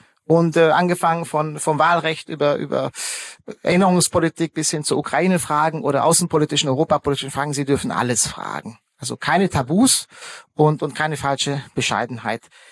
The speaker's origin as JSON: {"language": "German", "country": "Germany", "tie": "born or raised there", "also_born_or_lived": "Hungary", "said": "ich bin Ungar, aber in Deutschland aufgewachsen. Ich habe 22 Jahre meines Lebens in Deutschland verbracht und 23 Jahre insgesamt in Ungarn."}